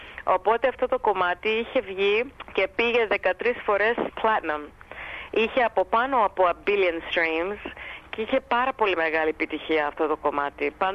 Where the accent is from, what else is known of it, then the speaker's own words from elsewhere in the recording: Darwin, Northern Territory, Australia; Τυπική ελληνική αυστραλοελληνική οικογένεια. Μεγάλωσα στον Ντάρουιν, μέσα σε ελληνική οικογένεια. Μιλούσαμε στα ελληνικά στο σπίτι, όλα αυτά.